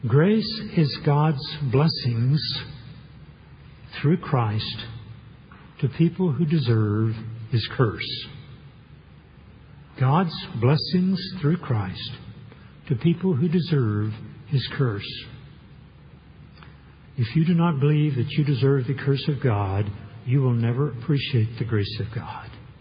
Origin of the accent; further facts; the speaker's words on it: Texas, United States; Now, I grew up in Texas, so I'm embarrassed about this one.